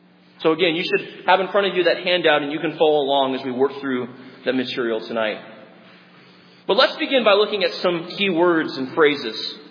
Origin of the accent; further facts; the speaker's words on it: Arlington, Texas, United States; But another strong F3 tornado struck near where I was growing up in Arlington, Texas.